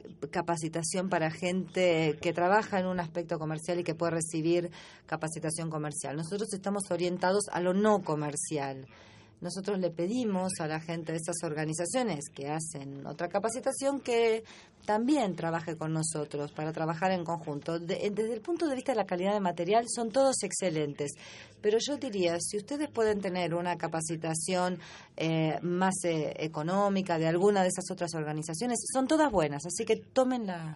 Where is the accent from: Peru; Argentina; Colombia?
Argentina; de Argentina.